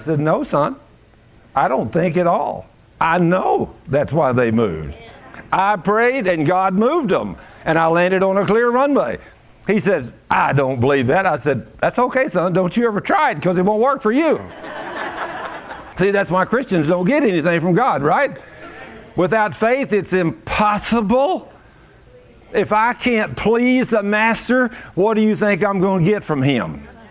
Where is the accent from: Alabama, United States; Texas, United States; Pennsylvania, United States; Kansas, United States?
Texas, United States; Dallas; I said, no, son, I'm just from Dallas. And I said, I got plenty of fuel to go home.